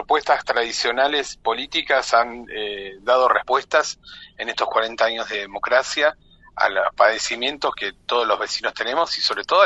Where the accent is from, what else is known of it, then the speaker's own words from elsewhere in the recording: Bariloche, Río Negro, Argentina; born there; Nací acá en Bariloche, soy maestro.